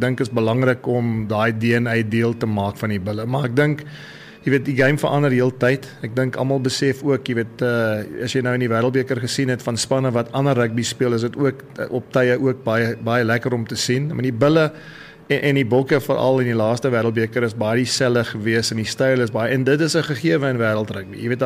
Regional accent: Pretoria, Gauteng, South Africa; my ouma het hierso in Linwood geblei, en ons het in Hatfield groot geword.

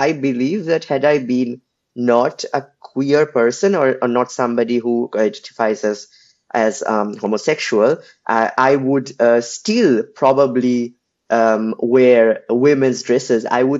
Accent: India; well, I'm Indian, so I would say creating a curry.

